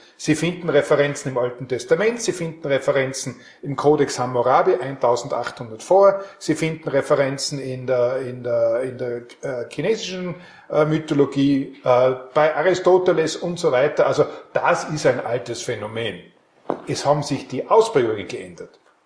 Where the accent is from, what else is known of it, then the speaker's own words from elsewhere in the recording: Tyrol, Austria; als Tiroler darf ich das sagen.